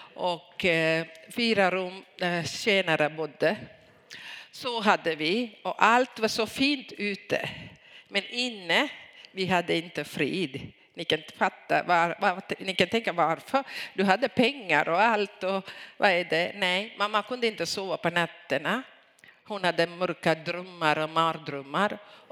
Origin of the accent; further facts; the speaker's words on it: Sri Lanka; Swedish is a second language; och ni vet det. Och jag kom från Sri Lanka. Och jag var enda barnet till familjen.